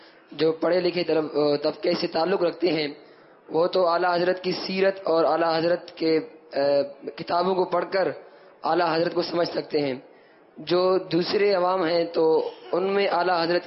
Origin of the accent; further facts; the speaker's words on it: Balochistan, Pakistan; میں بلوچستان سے تعلق رکھتا ہوں ماشاءاللہ